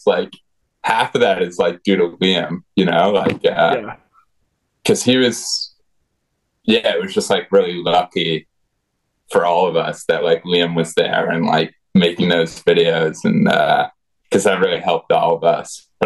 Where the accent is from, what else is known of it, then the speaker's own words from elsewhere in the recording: Vermont, United States; So I'm from Vermont. I grew up like neither of my parents really skied. And I grew up actually snowboarding.